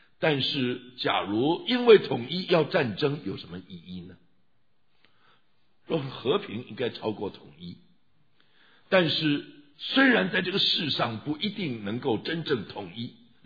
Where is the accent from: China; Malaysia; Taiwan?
China; 他是台湾的，我是大陆的